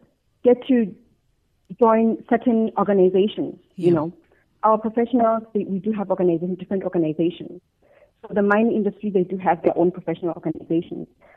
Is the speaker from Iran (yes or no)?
no; Ramurano, Limpopo, South Africa; I was born in Limpopo province in a village called Ramurano, Ramelepo. Mm-hmm. And I did my high school there.